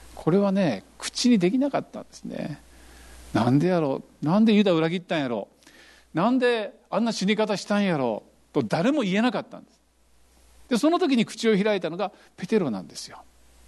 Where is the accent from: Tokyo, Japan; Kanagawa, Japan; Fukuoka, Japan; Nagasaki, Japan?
Fukuoka, Japan; Kitakyushu; 私は九州生まれのですね、北九州に26年間住んでいて、そこで生活基盤がありました。四国行ったこともないし、見たこともない。